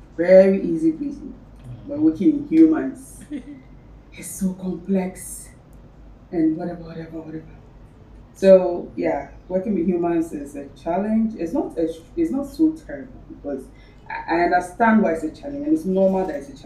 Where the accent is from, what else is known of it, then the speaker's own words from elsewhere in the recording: Ghana; I am a very big four-headed girl. I'm Ghanaian.